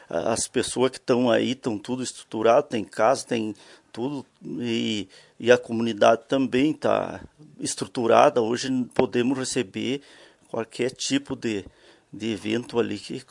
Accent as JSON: {"language": "Portuguese", "town": "Barracão", "region": "Rio Grande do Sul", "country": "Brazil", "tie": "born there", "said": "Já me sinto lagoense, né? Apesar de já ser... No meu certidão já sou natural de Lagoa Vermelha, porque não era município, Barracão, né?"}